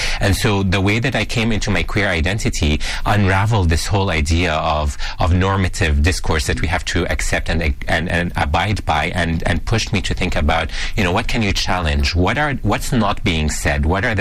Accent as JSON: {"language": "English", "country": "Jordan", "tie": "born or raised there", "said": "So I grew up in Jordan, and I was never allowed to go to Palestine"}